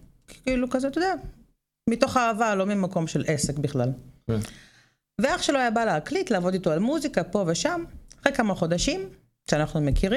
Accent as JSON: {"language": "Hebrew", "town": "Rishon LeZion", "region": "Central District", "country": "Israel", "tie": "born or raised there", "also_born_or_lived": "Rehovot", "said": "גדלתי עד גיל 6 ברחובות, ואחרי זה ראשון."}